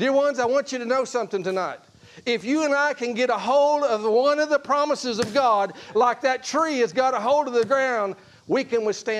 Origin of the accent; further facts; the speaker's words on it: Kentucky, United States; and I grew up in Kentucky, and so we had streams and springs coming down, and it was clear water.